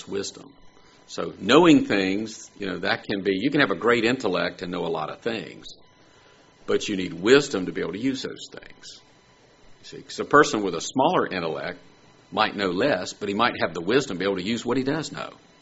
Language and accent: English; the South, United States; because we're from the South